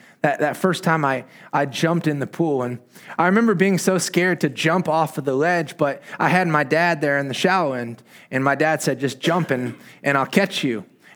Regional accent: Indiana, United States; I grew up in the Midwest in Indiana, where it's very cold, rainy, and gray. We were very far from the sea.

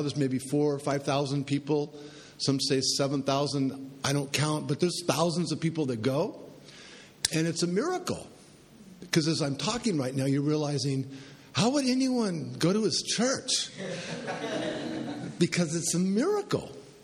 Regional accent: San Francisco, California, United States; also born or lived in San Diego; now in Idaho, United States; So I was born in San Francisco, which is in California. And I lived most of my life between San Diego by the Mexican border and San Francisco. But we moved to Idaho

